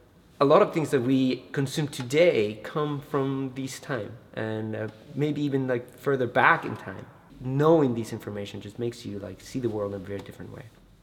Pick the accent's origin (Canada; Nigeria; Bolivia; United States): Bolivia; I am originally from Bolivia and I'm doing a PhD in archaeology